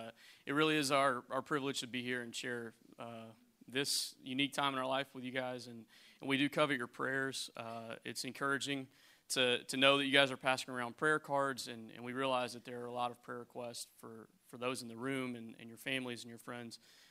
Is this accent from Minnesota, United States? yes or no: no; Chattanooga, Tennessee, United States; We came over from Chattanooga. We've only been married about a year and a half, so I claim Chattanooga. That's my hometown.